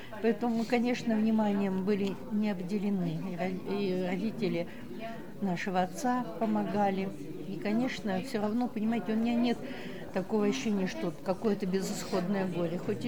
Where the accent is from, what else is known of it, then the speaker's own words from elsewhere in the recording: Kemerovo, Kemerovo Oblast, Russia; born there; Я родилась в Кемерово 25 сентября 1941 года, через 3 месяца после начала войны.